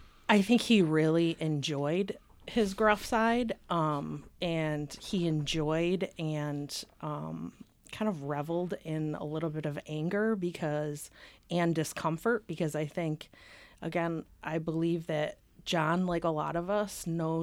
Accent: Ireland; I'm proudly Irish, so maybe that's one of the reasons why we got along so well over several years.

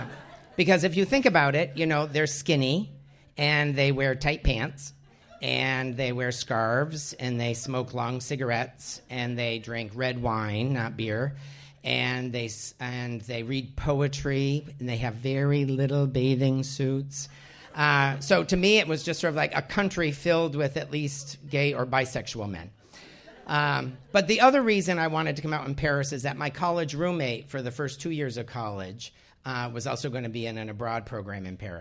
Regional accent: Ireland; You know, I'm Irish.

